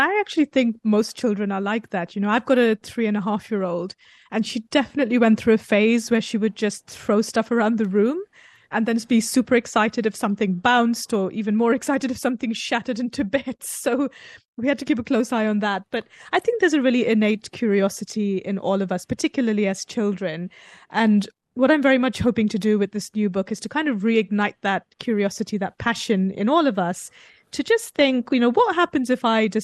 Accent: India; it is something that I felt was quite normal and intrinsic to me growing up in India.

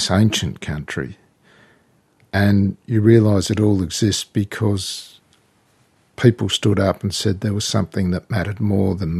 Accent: Tasmania, Australia; Well, I'm probably saved from being an Australian by being a Tasmanian.

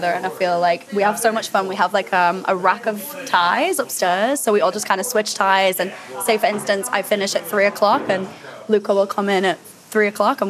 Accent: England, United Kingdom; I'm from England

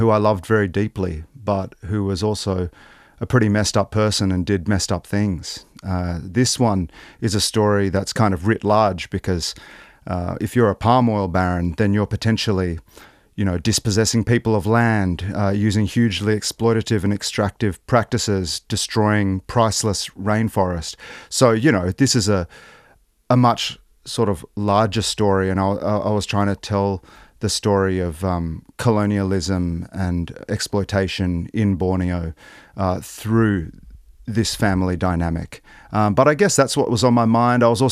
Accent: Australia; moved away as an adult; now in Kota Kinabalu, Malaysia; I was born and raised in Australia.

